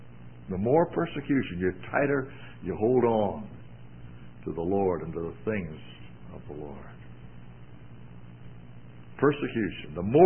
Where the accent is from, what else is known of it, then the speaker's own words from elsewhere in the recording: Bahamas; born there; I was born in the Bahamas, and they have an island there called Eleuthera.